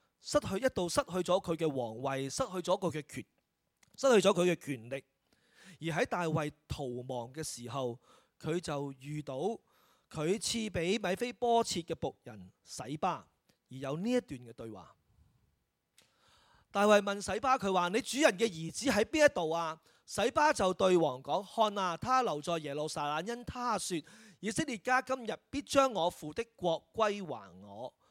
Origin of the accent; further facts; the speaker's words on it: China; 我哋中国人就最识得谦卑噶啦